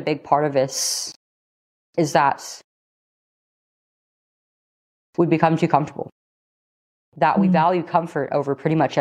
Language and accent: English; California, United States; Here in California, my home state